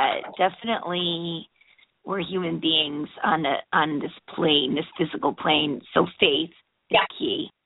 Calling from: New York, United States; I'm calling from New York.

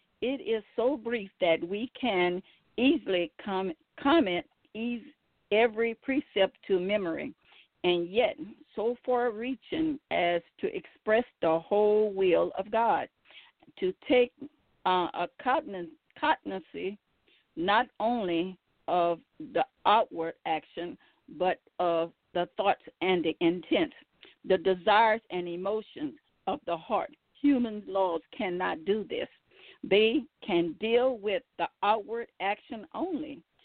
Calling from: Baton Rouge, Louisiana, United States; I'm calling from Baton Rouge, Louisiana.

